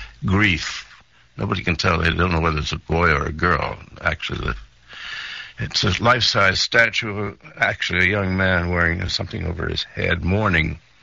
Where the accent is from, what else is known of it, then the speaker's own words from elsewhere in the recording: Washington, District of Columbia, United States; also born or lived in West Point; Very nice to be back in my hometown of Washington, D.C.